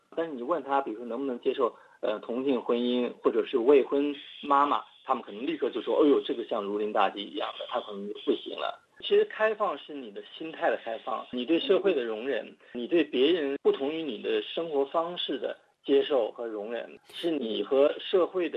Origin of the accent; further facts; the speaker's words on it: Beijing, China; 我是北京人，有一种范儿。